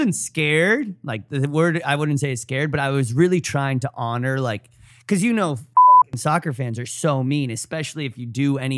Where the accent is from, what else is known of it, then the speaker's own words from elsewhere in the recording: United States; And I love the idea, like I'm American. It was in America.